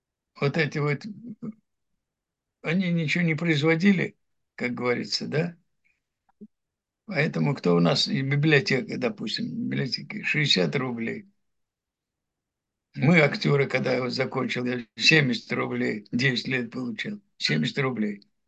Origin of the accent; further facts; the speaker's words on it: Saint Petersburg, Russia; born there; Вот я там родился. И там упала бомба, самая большая, которая упала на Петербург.